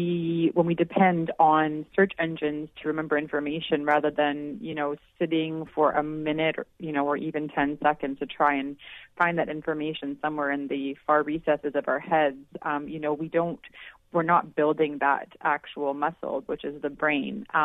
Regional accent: Vancouver, British Columbia, Canada; now in Toronto, Canada; I'm from Vancouver originally, but and I don't remember any power outages when I grew up.

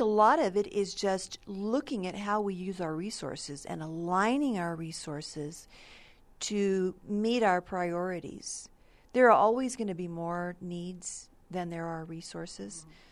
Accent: Hagerman, New Mexico, United States; I did. I grew up in Hagerman.

